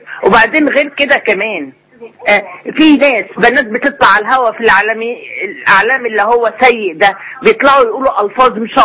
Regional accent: Egypt; إحنا مصريين

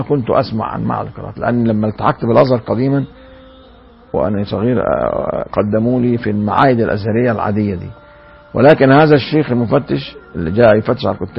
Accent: Dandit, Dakahlia, Egypt; من مواليد قرية دنديت مركز مية غمر، أعمال من أعمال محافظة الدقالية. ولدت في الأول من مارس لسنة 1953 من ميلادي، وظللت بقريتي حتى التحقت بالصف الأول الابتدائي

